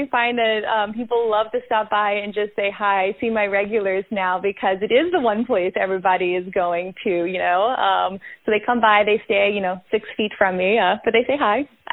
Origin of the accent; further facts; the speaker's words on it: the South, United States; I'm trying to speak slowly and enunciate because I'm from the South, but I'm a fast speaker. So when I got to New York City, I was like, these people are my speed.